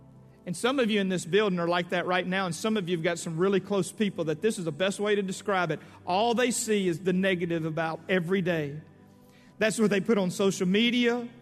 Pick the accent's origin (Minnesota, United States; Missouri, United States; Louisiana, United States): Louisiana, United States; You know, me, I grew up in Louisiana. We eat out of a ditch.